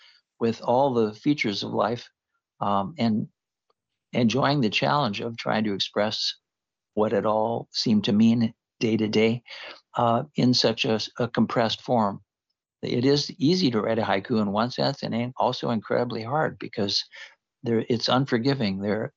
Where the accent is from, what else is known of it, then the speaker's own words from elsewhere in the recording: Iowa, United States; born there; I was born in Iowa